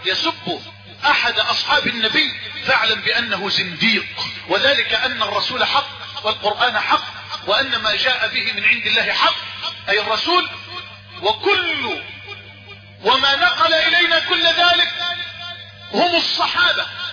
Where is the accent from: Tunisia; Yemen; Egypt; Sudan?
Egypt